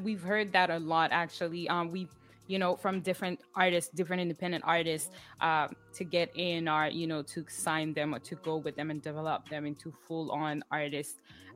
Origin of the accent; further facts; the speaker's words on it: Paris, Île-de-France, France; English is a second language; now in Montreal, Canada; You said you had a song that was charting in France. I'm actually French. I'm from Paris.